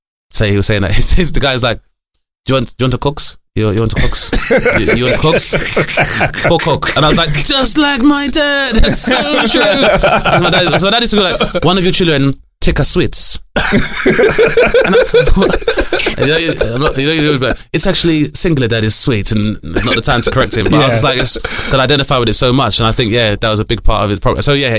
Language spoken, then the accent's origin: English; London, United Kingdom; growing up in London is that most people I deal with have been West African and predominantly from either Ghana or Nigeria. Mm-hmm. But then went to university in Bradford, outside of London.